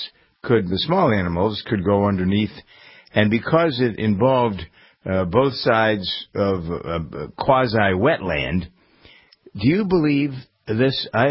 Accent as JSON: {"language": "English", "town": "Framingham", "region": "Massachusetts", "country": "United States", "tie": "born or raised there", "said": "I'm involved in this development here in my hometown of Framingham"}